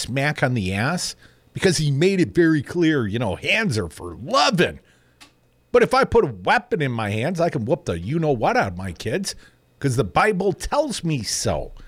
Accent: Madison, Wisconsin, United States; I came from Madison, Wisconsin.

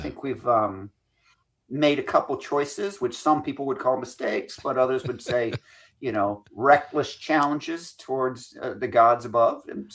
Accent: Scotland, United Kingdom; I'm Scottish, so I even didn't give him any money

